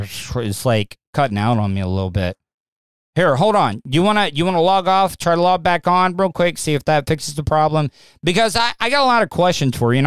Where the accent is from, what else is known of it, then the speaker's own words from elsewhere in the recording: Florida, United States; Living in the South, I'm a Florida cracker, born and raised in Florida, and it's just Florida's a different. It's almost its own country almost sometimes.